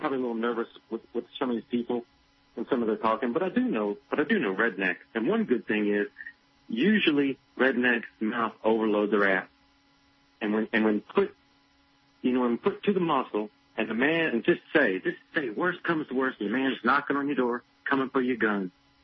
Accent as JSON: {"language": "English", "region": "Alabama", "country": "United States", "tie": "born or raised there", "said": "You know, I used to, you know, I grew up in Alabama, Stan."}